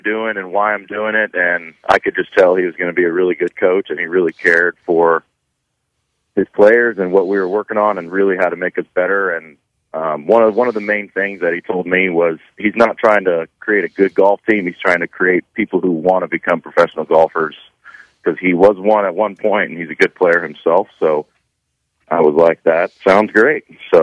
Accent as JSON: {"language": "English", "town": "The Woodlands", "region": "Texas", "country": "United States", "said": "Well, I picked Sam Houston because I'm from the Woodlands, Texas, so it was pretty close by."}